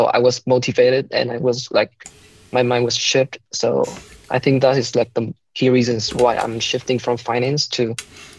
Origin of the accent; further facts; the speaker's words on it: Hanoi, Vietnam; English is a second language; moved away as an adult; now in New Zealand; Yes, so I'm a Vietnamese. I was born in Hanoi, the capital of Vietnam, and I have been there for 26 years already, and this is like my first time like studying and living outside of Vietnam